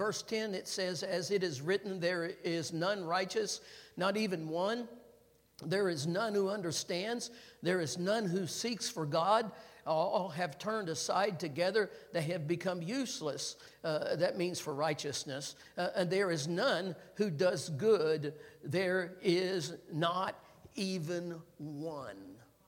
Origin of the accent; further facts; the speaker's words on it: Owensboro, Kentucky, United States; even though I'm from Owensboro, and so I know what it is to be outside the Bible Belt.